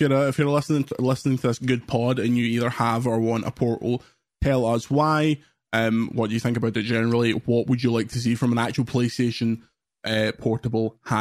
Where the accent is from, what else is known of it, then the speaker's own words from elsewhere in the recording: United Kingdom; We are British. We voted to stay British, so we should know how to queue.